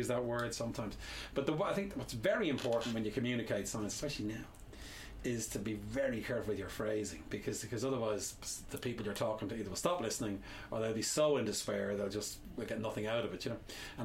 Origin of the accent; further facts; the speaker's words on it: Bray, County Wicklow, Ireland; Remember, I grew up in Bray in Wicklow, you know, and we used to go hiking up in the Wicklow Mountains.